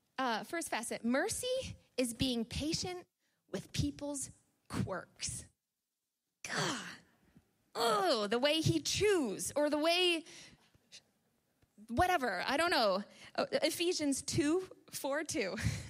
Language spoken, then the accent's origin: English; United States; I go over the border a lot because I'm American, all my family's over there